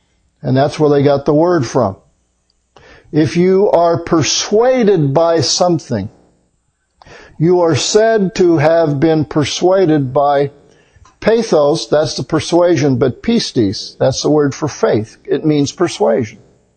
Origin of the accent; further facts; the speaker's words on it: United States; born there; I was born in America, a Christian nation, therefore I'm a Christian.